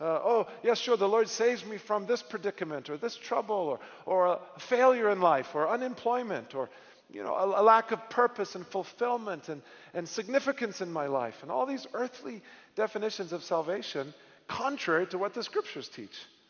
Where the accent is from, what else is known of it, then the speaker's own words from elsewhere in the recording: Texas, United States; I grew up in Texas, and there was a large and growing Hispanic community